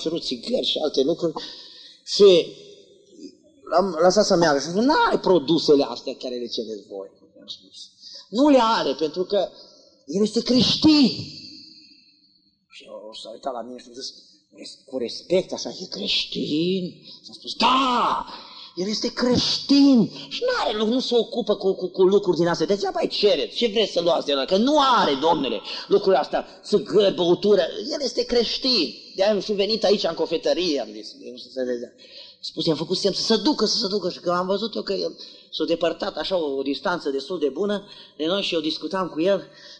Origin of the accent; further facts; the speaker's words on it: Arad County, Romania; m-am dus odată în Ineu, în județul Arad, lângă satul meu natal.